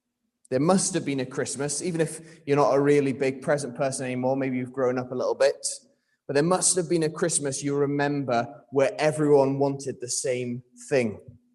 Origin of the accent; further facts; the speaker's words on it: London, United Kingdom; when I grew up in London